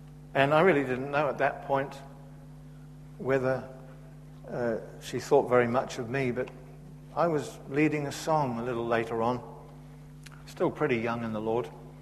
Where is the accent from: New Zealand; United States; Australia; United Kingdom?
United Kingdom; England; because I'm English, I'd say it like that.